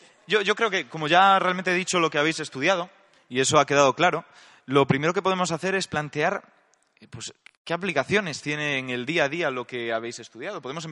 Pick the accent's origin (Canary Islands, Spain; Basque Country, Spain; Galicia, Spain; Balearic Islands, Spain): Galicia, Spain; Como gallego no lo perdono.